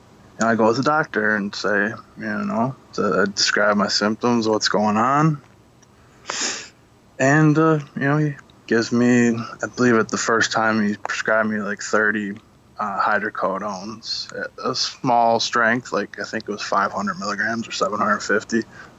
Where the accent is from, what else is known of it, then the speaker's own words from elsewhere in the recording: Monroe, Michigan, United States; moved away; And so, I come from Monroe, Michigan, and that, not anymore, I moved, but there is an absolute epidemic in that city